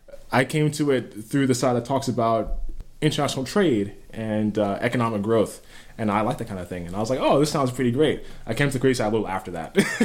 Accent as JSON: {"language": "English", "town": "New York City", "region": "New York", "country": "United States", "tie": "born or raised there", "also_born_or_lived": "North Carolina", "moved": "as an adult", "said": "I'm originally from New York City. I lived there till I went off to college, really, with about a year gap in North Carolina. I've mostly grown up in cities, or prefer cities."}